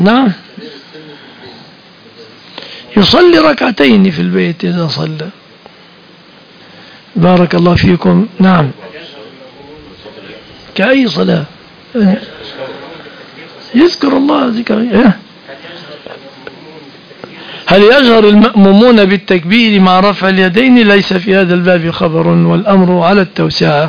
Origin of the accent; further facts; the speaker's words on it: Egypt; انا اذكر وانا صغير كان الحال في مصر هنا